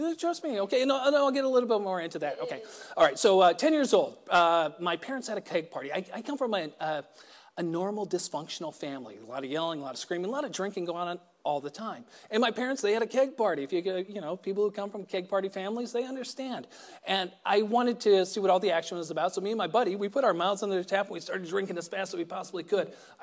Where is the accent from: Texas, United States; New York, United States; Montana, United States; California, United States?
Texas, United States; So growing up in West Texas, it's predominantly a football area.